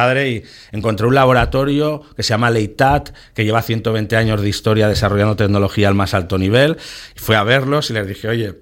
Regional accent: Zaragoza, Aragon, Spain; also born or lived in United States; now in Sitges, Spain; aunque somos de Zaragoza, vinimos a vivir a este paraíso hace algunos años.

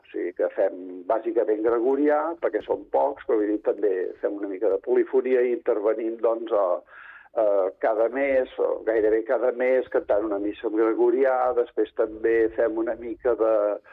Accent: Badalona, Catalonia, Spain; now in Sitges, Spain; jo soc de Badalona, feia d'organista a Santa Maria de Badalona

